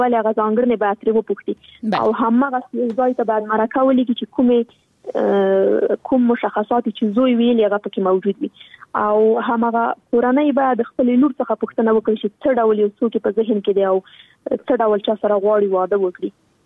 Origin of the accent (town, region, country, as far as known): Afghanistan; born or raised there